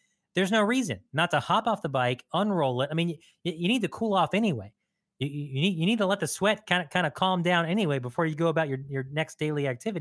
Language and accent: English; Texas, United States; I'm very passionate about this one, maybe because I'm a Texan.